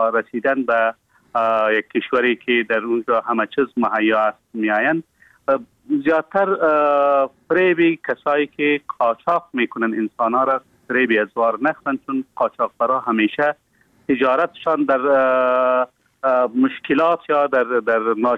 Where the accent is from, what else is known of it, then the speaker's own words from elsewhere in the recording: Afghanistan; now in Turkey; ما افغان هستیم.